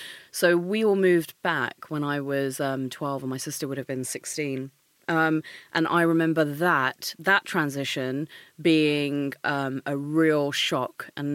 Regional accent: Maidstone, South East England, United Kingdom; Yeah, so I come from Maidstone, right?

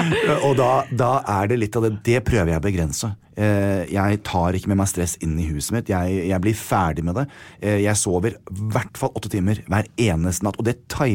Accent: United States; now in Norway; Jeg kommer fra USA

